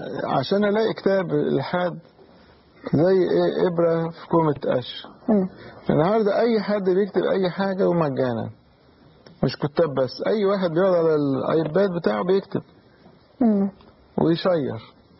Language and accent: Arabic; Egypt; طبعا في سببين مهمين على الاقل عندنا في مصر.